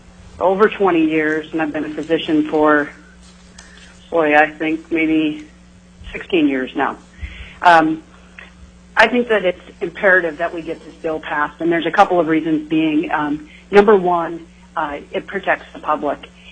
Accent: Minnesota, United States; I came from Minnesota, where almost every state or every high school in the state has an athletic trainer, so I came from a different place and practiced as an athletic trainer there.

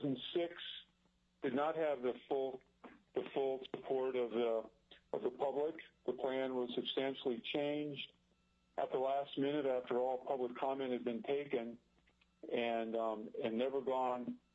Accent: Talkeetna, Alaska, United States; I'm from Talkeetna, Alaska.

